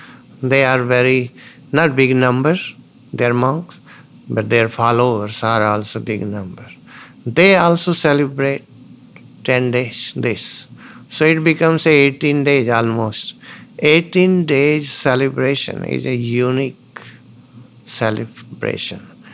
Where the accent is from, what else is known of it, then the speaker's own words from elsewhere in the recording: India; English is a second language; now in ?; I go sometimes in India, I still go, and to my hometown.